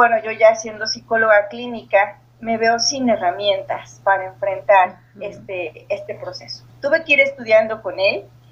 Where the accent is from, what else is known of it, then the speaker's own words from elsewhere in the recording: Atempan, Puebla, Mexico; soy originaria del estado de Puebla, soy de un pequeño pueblito llamado Atempan, que está ya pegado a los límites con Veracruz.